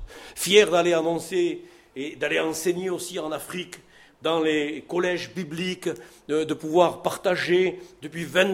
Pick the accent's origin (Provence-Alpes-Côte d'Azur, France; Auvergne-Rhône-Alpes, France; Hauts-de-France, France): Provence-Alpes-Côte d'Azur, France; Nous sommes des Provençaux. Moi, j'ai grandi à Frévalon, à La Rose, dans une ambiance, je ne vous explique même pas. Je suis provençal, un juif provençal.